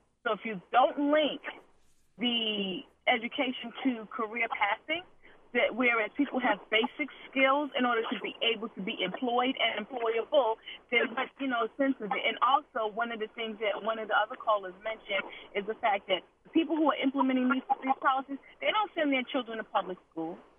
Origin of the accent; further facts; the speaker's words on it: Baltimore, Maryland, United States; Yeah, I'm actually from Baltimore, but I work in Anne Arundel County.